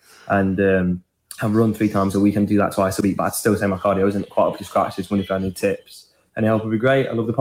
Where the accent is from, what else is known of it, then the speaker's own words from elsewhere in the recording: Burton upon Trent, West Midlands, United Kingdom; I'm from Burnt-upon-Trent in England.